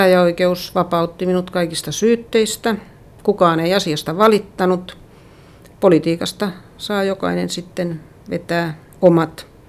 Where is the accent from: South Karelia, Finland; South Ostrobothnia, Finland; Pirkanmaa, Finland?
South Ostrobothnia, Finland; Lapua; kyllä mun juuret on edelleen siellä Lapualla ja Pohjanmaalla.